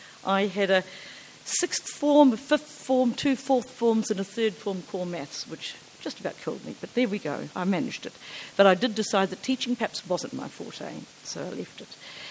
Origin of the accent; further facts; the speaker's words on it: Gisborne, New Zealand; born there; I was born in Gisborne, oldest of 3 children, and actually just right at the beginning of the World War II, in November 1939.